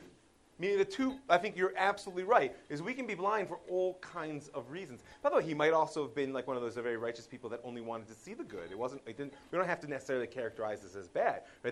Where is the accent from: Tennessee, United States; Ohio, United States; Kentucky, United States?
Ohio, United States; Cleveland; Imagine you were the head of, I grew up in Cleveland, you were the head of the Cleveland Federation, right?